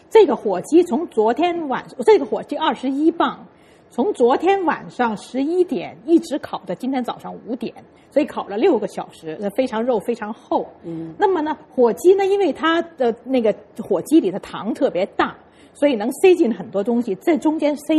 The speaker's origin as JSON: {"language": "Chinese", "country": "China", "said": "我们中国人"}